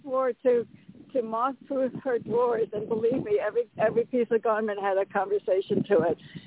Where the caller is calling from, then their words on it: Connecticut, United States; Hey, Tony, it's … from Connecticut.